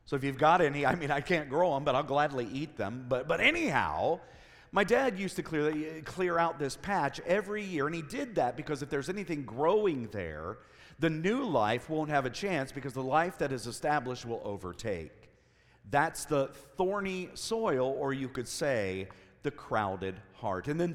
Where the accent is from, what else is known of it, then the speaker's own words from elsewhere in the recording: Cincinnati, Ohio, United States; now I'm not a farmer. I'm a city boy. I grew up in Cincinnati, Ohio, even though a lot of Ohio believes that Cincinnati is in Kentucky.